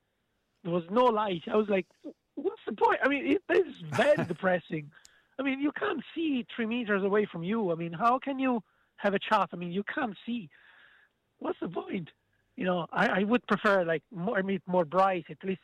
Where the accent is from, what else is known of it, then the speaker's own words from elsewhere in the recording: Italy; Like, I'm from Italy.